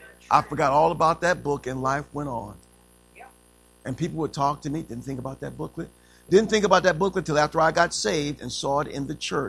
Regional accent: Joliet, Illinois, United States; born there; I don't want to go to Joliet. I was born in Joliet. That's why I don't want to go back there.

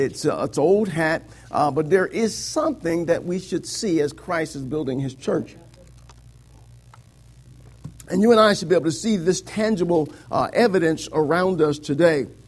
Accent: Joliet, Illinois, United States; I'm from Joliet. Amen. I know where the prison's at.

